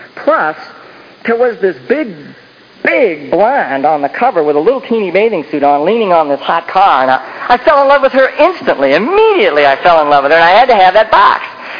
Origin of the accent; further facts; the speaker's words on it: Akron, Ohio, United States; I grew up in Akron, Ohio, and I remember one day when it snowed intensely that I went out and shoveled snow.